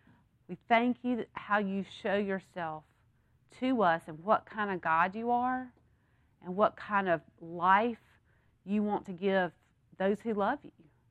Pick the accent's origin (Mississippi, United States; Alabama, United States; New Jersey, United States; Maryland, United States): Mississippi, United States; from where I grew up in the Delta, I don't know if there's a sense of, I don't know if it's a Delta thing, a Mississippi thing